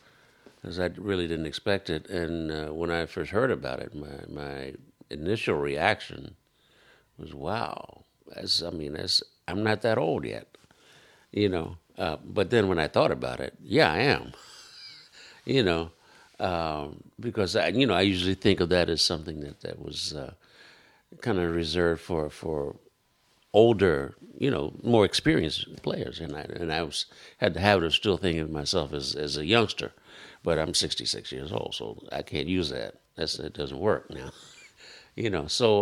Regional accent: Philadelphia, Pennsylvania, United States; And I came from Philadelphia, went to the session, and I was in heaven, you know.

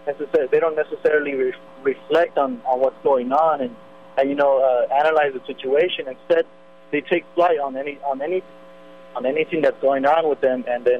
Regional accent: Salinas, California, United States; I grew up in Salinas, and, you know, the police often harass us, and the police are Mexican too.

